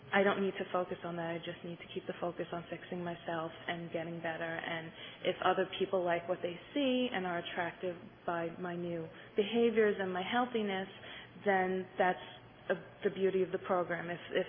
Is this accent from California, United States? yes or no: no; New York, United States; from New York.